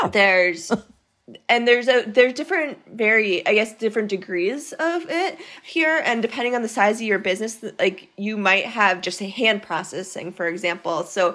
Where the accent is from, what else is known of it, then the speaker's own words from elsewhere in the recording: Maine, United States; I grew up in Maine. Lobster is a huge fishery there.